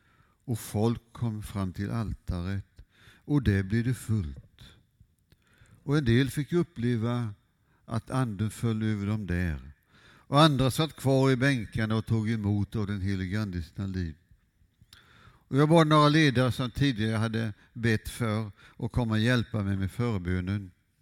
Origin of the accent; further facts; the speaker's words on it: Skästa, Jönköping County, Sweden; när jag var barn och ungdom hemma i Skästa mellan Huskvarna och Gränna.